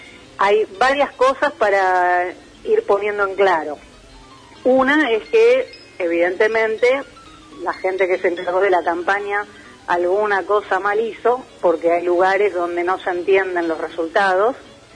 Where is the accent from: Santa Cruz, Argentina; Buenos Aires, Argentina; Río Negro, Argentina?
Buenos Aires, Argentina; De zona sur.